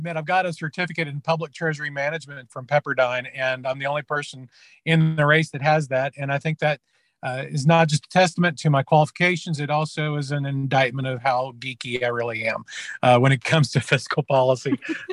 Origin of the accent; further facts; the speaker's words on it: Oklahoma City, Oklahoma, United States; Now, I grew up in Oklahoma City metro area, but my dad and my mom both are rural in their roots.